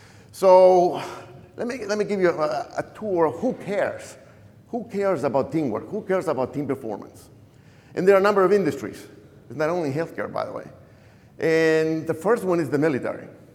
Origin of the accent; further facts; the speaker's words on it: Lima, Peru; English is a second language; moved away as an adult; now in United States; As you can tell, I'm not from Texas. I'm from Lima, Peru. I've been in this country 40 years, and what I can tell you is that this accent will not go away in the next hour.